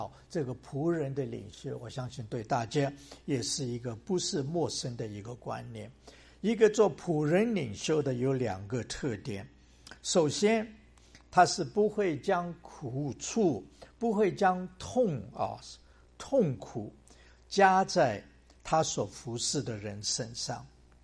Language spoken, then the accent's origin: Chinese; Hong Kong; also born or lived in China; 我还记得当我在香港长大的时候，我记得我的父亲他工作的非常的殷勤非常的辛苦，因为那时候我们刚从国内去到香港